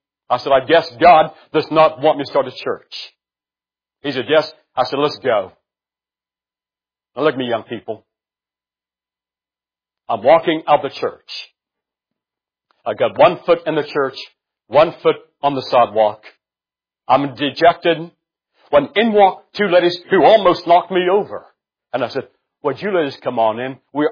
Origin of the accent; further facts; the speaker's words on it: West Virginia, United States; I'm from West Virginia, the north central part of West Virginia. I never heard of y'all. I heard of Yuns guys. That's what we say in the northern part of West Virginia.